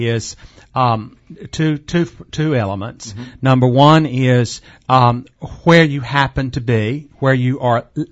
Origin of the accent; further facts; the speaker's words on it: Morehead City, North Carolina, United States; born there; I was born in Morehead City. I'm pretty much a North Carolina resident.